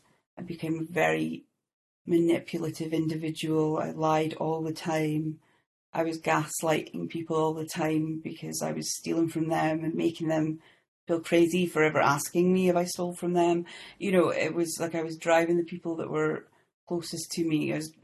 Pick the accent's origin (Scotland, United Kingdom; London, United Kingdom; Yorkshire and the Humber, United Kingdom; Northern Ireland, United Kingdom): Scotland, United Kingdom; Shetland; I'm from Shetland to anybody who doesn't know. Shetland is a very little island, the most kind of northerly part of the UK. It's like the it's a tiny little island off of Scotland.